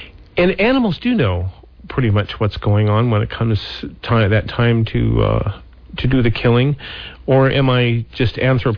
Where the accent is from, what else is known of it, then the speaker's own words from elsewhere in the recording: Belfry, Montana, United States; I was thinking back to that farm that I was raised on in Belfry, Montana